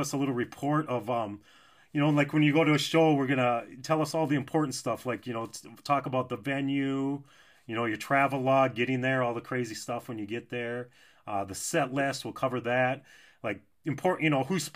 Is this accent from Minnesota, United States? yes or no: yes; St. Paul, Minnesota, United States; Yeah, you know, I'm from St. Paul